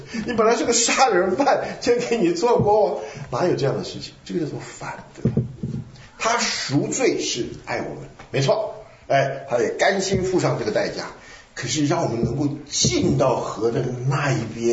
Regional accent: Taipei, Taiwan; 我是从台北来的。

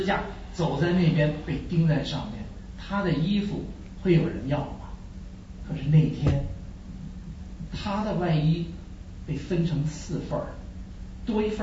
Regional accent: Beijing, China; 我是北京二山的

